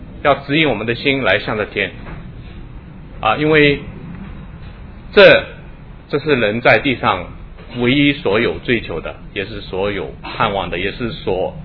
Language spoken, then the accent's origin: Chinese; Shanghai, China; 那我想我们上海人没有地，没有机会造房子